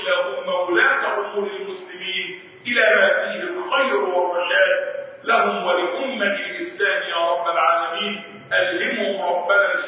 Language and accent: Arabic; Egypt; وحتى بلدنا مصر